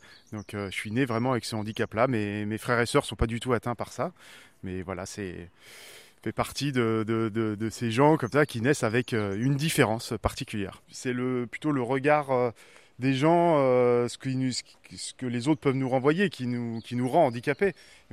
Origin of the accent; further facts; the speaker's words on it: Briançon, Provence-Alpes-Côte d'Azur, France; born there; now in Brittany, France; je suis un vrai breton d'adoption. Mais bon, c'est un peu la caractéristique du breton, il vient un peu de partout. Effectivement, moi je suis né à la montagne, à Briançon